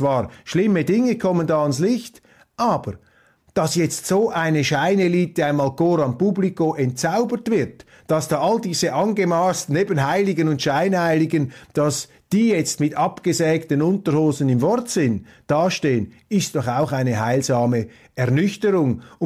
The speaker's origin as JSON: {"language": "German", "country": "Switzerland", "said": "Trotzdem finde ich es als Schweizer natürlich komplett lächerlich"}